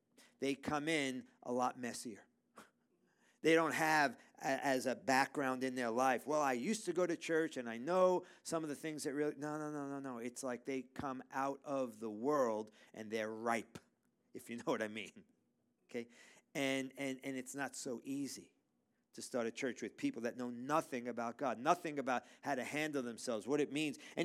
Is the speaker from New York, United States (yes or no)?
yes; New York City, New York, United States; Just remember, I am a person that was born and raised in New York City.